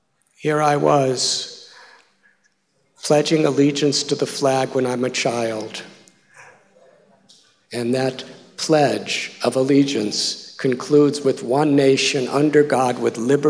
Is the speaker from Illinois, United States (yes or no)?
yes; Illinois, United States; Because I was born and raised near Chicago, and I saw so many beautiful, smooth roads and nice cars and big houses.